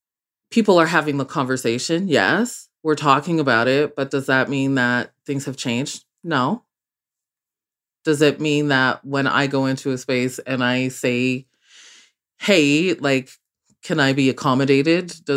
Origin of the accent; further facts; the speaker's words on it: Calgary, Alberta, Canada; You know, if you ask me where are you from and I say Calgary, why aren't you accepting that answer? First of all, I said Calgary.